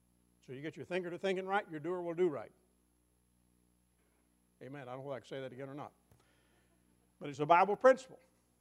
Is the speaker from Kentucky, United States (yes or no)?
yes; Kentucky, United States; and Betty and I grew up in Western Kentucky. Our family's about 5 miles apart.